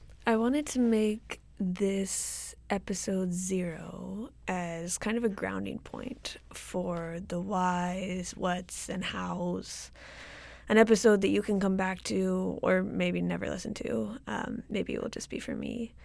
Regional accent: Vancouver, British Columbia, Canada; British, and I live in so-called British Columbia, Canada. I grew up in East Vancouver, East

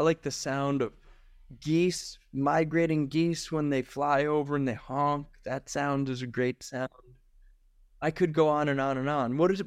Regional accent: Michigan, United States; Snow, I grew up in Michigan

